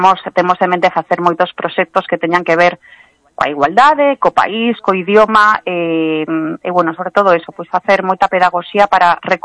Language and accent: Galician; Malpica, Galicia, Spain; eu agora mesmo son veciña tamén de Costeito, pero eu son da Costa da Morte, realmente nacín ali, nacín en Malpica.